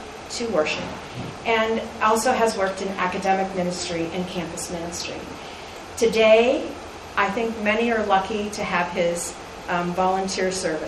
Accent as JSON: {"language": "English", "town": "Pittsburgh", "region": "Pennsylvania", "country": "United States", "tie": "born or raised there", "said": "Duquesne University in Pittsburgh, my hometown."}